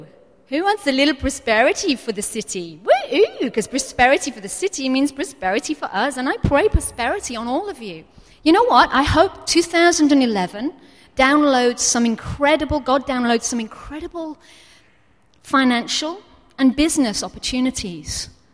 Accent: United Kingdom; Remember, I'm British, just again.

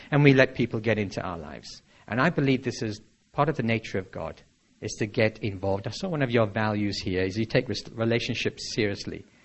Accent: North East England, United Kingdom; My father's side's Irish, and we have a very strong Celtic groove in our family. I'm from the northeast of England, so I'm not English. I'm British.

